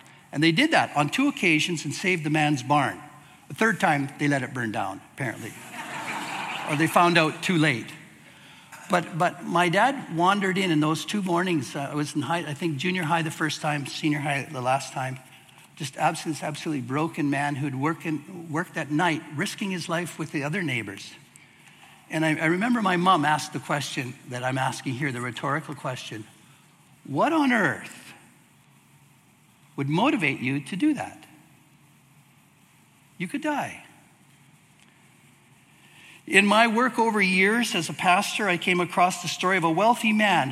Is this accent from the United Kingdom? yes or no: no; Manitoba, Canada; When I was a teenager growing up in Manitoba on the farm, we had a neighbor